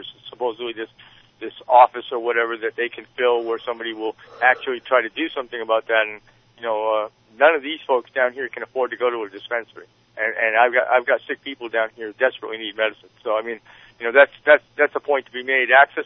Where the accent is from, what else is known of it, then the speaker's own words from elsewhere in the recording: Maine, United States; I mean, even my home state of Maine has legalized some small amounts of recreational marijuana